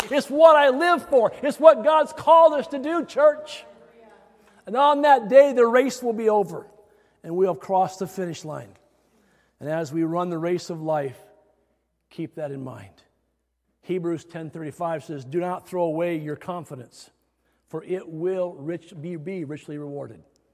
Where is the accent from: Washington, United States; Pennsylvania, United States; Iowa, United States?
Iowa, United States; I'm from Iowa.